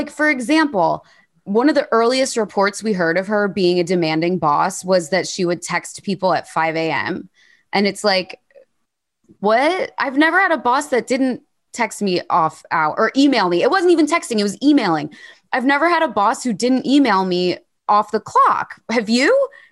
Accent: United States; now in London, United Kingdom; I'm an American who lives in London

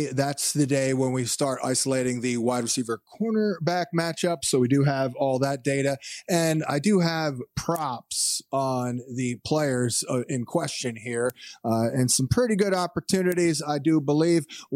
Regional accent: Philadelphia, Pennsylvania, United States; I am from the Philadelphia area, and he's a huge Eagles fan.

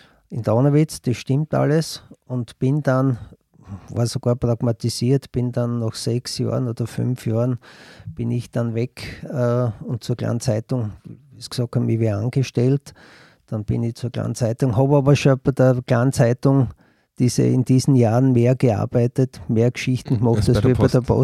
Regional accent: Fischbach, Styria, Austria; Ja, ich komme nicht aus Leoben, ich komme aus der Oststeiermark, aus Fischbach.

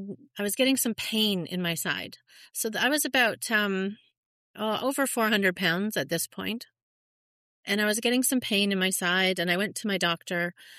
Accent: Canada; now in Australia; I'm living in Australia at the moment. I'm Canadian

